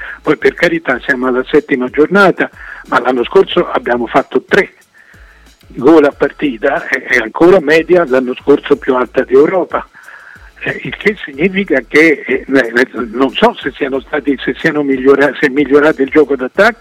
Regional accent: Naples, Campania, Italy; Io vengo da Napoli e a Napoli non parlano d'altro

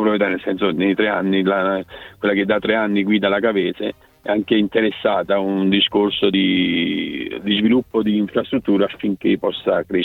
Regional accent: Campania, Italy; io sono campano, quindi sono da 3 anni a Cava, sono stato 20 anni a Castellammare

